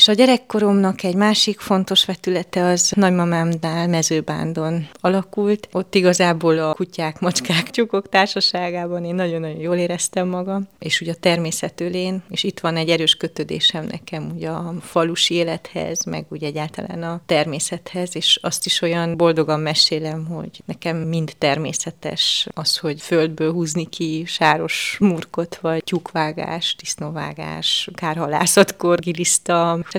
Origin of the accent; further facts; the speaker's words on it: Târgu Mureș, Mureș County, Romania; Marosvásárhelyen nőttem fel, a Kövesdombon tulajdonképpen, és egy gyereke voltam a szüleimnek.